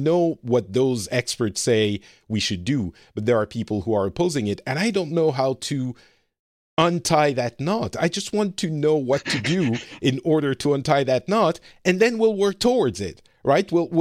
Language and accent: English; France; also born or lived in Lebanon; and I come from Lebanon and my family is Middle Eastern. But still, the reality is I grew up very French, very white, privileged class France, even if we ourselves didn't have a huge amount of money.